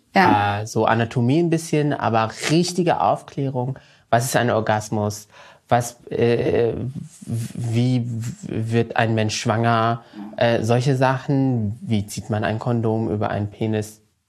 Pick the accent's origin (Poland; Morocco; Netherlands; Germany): Morocco; weil ich bin ja in Marokko zur Schule gegangen.